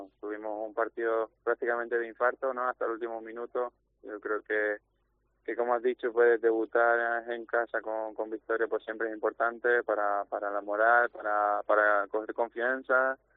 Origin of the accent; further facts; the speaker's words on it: Spain; al final como español pues siempre tira a tierra